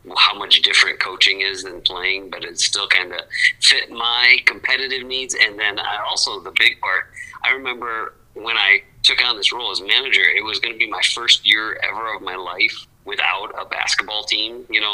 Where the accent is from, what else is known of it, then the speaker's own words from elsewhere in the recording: Monroe, Wisconsin, United States; Yeah, so growing up, I'm from Monroe, Wisconsin, actually, which is about 45 minutes south of Madison, so southern Wisconsin.